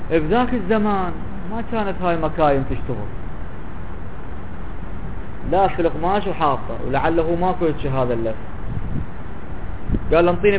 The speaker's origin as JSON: {"language": "Arabic", "town": "Najaf", "region": "Najaf Governorate", "country": "Iraq", "said": "تعرف شوف عندنا هنا بالعراق، حتى عندنا بالنجف يسمونها جاهل"}